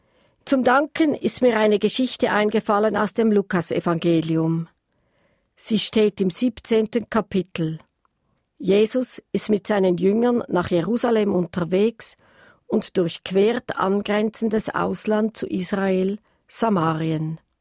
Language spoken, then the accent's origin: German; Graubünden, Switzerland; born there; eine liebe Bekannte aus meinem Geburtsort im Prättigau